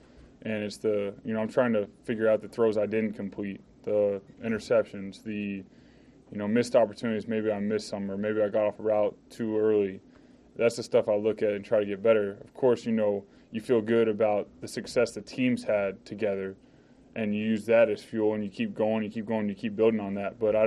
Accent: Austin, Texas, United States; also born or lived in Michigan / Arizona; now in Philadelphia, United States; I was born in Austin, Texas. I'm a Texas boy. Obviously, I've lived in different places, and every place I live, it shapes me. You know, I lived in Michigan for a year. I lived in Arizona for four.

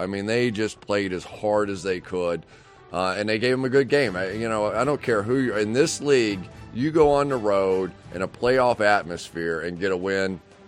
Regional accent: Cincinnati, Ohio, United States; But probably the worst now is Cincinnati, my hometown. I can't even go home.

